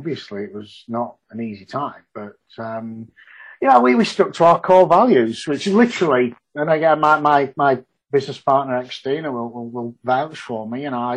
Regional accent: Yorkshire and the Humber, United Kingdom; Same with Yorkshire people. You know, we're Yorkshire people first and foremost. we don't like to be lumped in with the rest of the British people.

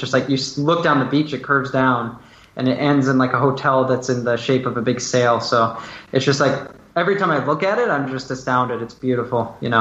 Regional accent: Colorado, United States; Exactly, yeah. I'm born and raised in Colorado. So I was actually like born at my house, which we don't live in, but we still own the house.

